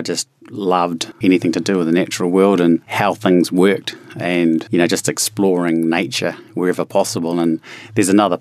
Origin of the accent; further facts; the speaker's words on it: Bay of Plenty, New Zealand; I wasn't brought up with te reo Māori directly, but my mum is Māori and we come from the Bay of Plenty. We're from Ngāti Whakahemo, which is Te Arawa, and Ngāti Pūkeko, which is Ngāti Awa in the Whakatāne.